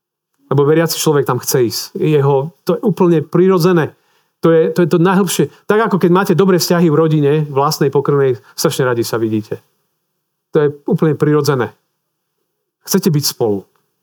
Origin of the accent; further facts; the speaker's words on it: Lada, Prešov Region, Slovakia; z východného Slovenska, z dedinky Lada pri Prešove